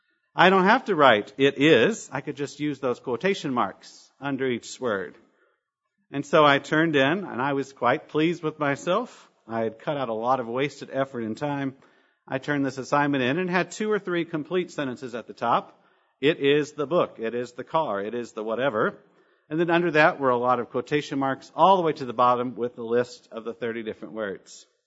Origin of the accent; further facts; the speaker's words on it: Kentucky, United States; accent: Kentucky accent; I knew how to pronounce them, even with my Kentucky accent.